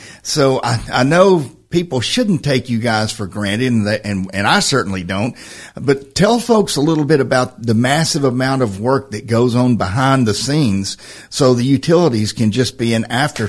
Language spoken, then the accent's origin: English; Lawrenceburg, Tennessee, United States; I grew up in Lawrenceburg, played high school football against both Columbia and Pulaski, and still go there on occasion.